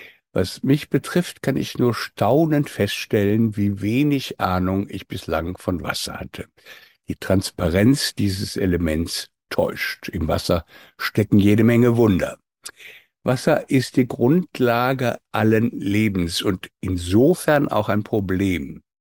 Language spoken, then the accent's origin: German; Cologne, North Rhine-Westphalia, Germany; zumindest für mich als Kölner.